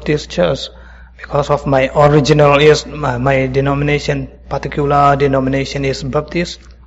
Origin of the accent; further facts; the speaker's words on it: Myanmar; English is a second language; now in United States; I came from Burma. The former name is Burma. It is now Myanmar.